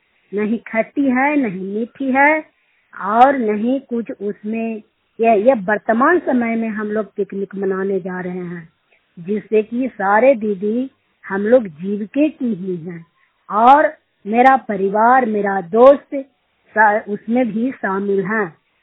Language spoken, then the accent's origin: Hindi; Gaurapur, Bihar, India; गौड़ापुर के रहने वाले हूँ। पोस्ट बढ़ौना है, थाना चंडी है, जिला नालंदा के निवासी हूँ।